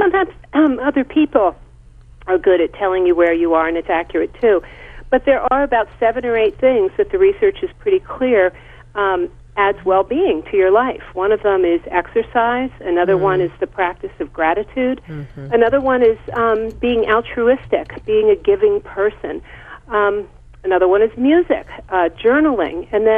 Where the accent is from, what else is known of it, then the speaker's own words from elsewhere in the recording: Washington, District of Columbia, United States; growing up in Washington, D.C., I had been pursuing all the wrong goals.